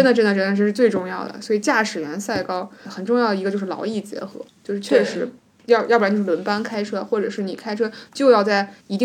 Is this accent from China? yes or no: yes; Tianjin, China; 作为一个天津人，会尤其的羡慕我们那边的路名都是什么